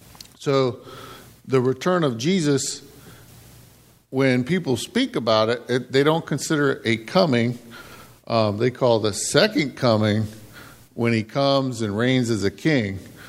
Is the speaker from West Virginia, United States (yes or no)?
yes; West Virginia, United States; but I'm an American, but I'm from the mountains of West Virginia.